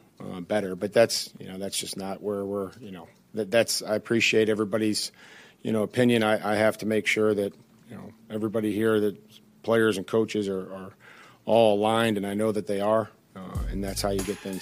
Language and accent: English; Ohio, United States; Go way back with Josh, obviously, growing up in Northeast Ohio.